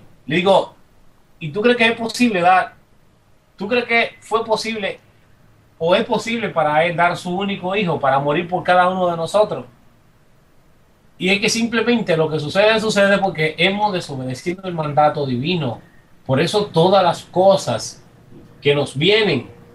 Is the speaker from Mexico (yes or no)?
no; Dominican Republic; cuando yo era católico, que me crié en el catolicismo en República Dominicana con mi padre, que son católicos